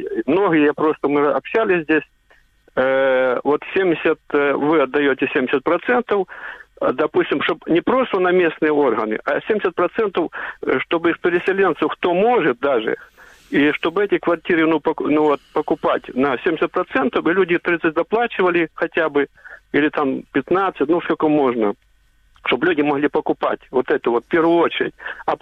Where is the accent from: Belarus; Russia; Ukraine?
Ukraine; Kharkiv, Kharkiv Oblast